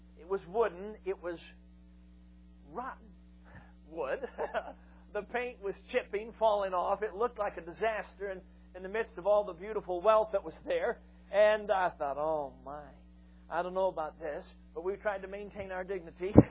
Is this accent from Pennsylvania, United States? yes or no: no; Chicago, Illinois, United States; now in Michigan, United States; Now, I'm a Chicago boy, though I've based out of Michigan since 98. I grew up in Chicago. I'm a city boy.